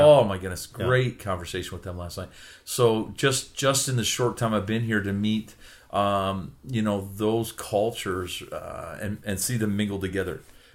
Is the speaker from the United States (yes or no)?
no; St. Thomas, Ontario, Canada; from St. Thomas, Ontario, Canada.